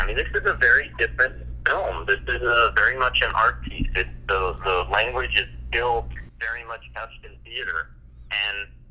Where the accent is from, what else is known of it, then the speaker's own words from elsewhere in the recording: Texas, United States; I grew up in Texas, and, the Chicano movement and even the word Chicano was something that was very foreign to me until I came out to go to school at Stanford.